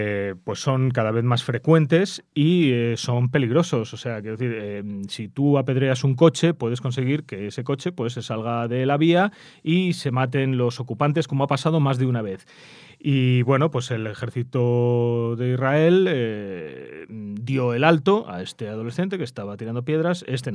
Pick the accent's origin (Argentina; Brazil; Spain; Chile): Spain; como súbdito español que soy